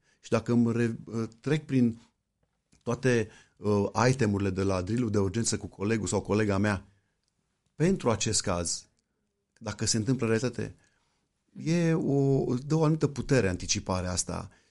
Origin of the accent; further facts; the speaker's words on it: Romania; E o întâmplare, m-am născut în România, iubesc țara asta, de asta nici n-am plecat, dar nu mă consider superior cuiva că sunt român.